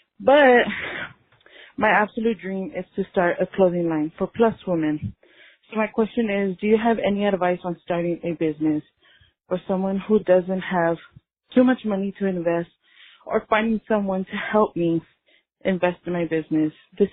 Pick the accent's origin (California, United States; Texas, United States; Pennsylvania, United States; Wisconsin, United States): Texas, United States; I'm from Texas.